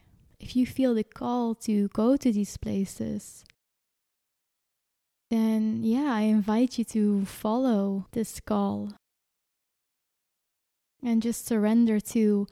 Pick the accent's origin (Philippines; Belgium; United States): Belgium; I'm from Belgium